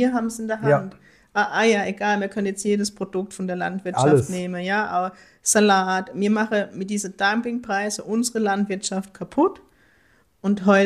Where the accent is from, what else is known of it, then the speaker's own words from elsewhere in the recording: Heidelberg, Baden-Württemberg, Germany; Ich glaube, allein Ziegelhausen, wo ich herkomme, sind immer 10.000.